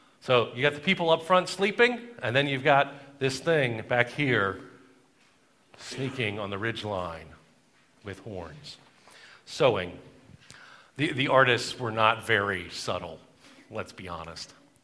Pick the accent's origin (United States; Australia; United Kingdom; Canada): United States; the South; I grew up in the South. Greens are a thing.